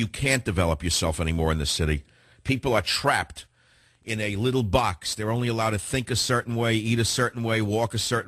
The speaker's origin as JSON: {"language": "English", "town": "San Francisco", "region": "California", "country": "United States", "tie": "born or raised there", "said": "Let's go to Greg on KSFO in my hometown of San Francisco."}